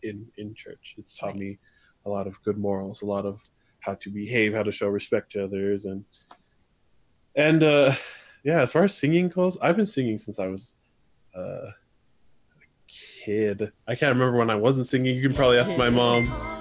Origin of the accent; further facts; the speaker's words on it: California, United States; born there; I was born in California, but my parents moved here when I was like 3 months old.